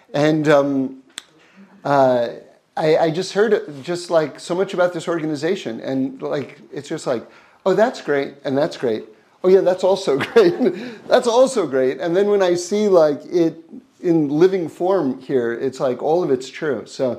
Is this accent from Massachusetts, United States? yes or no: no; New York City, New York, United States; So I grew up in New York City, and on 79th Street and Broadway, right in the middle of Manhattan there